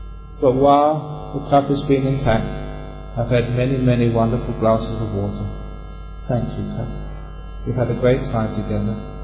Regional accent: London, United Kingdom; As a young man growing up in London, I loved music. Now I went to see the … when I was only 11.

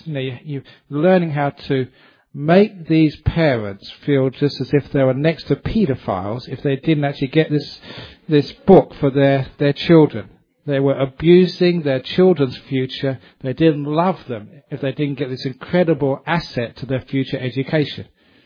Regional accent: England, United Kingdom; But when I was growing up in England, this young student came to our house.

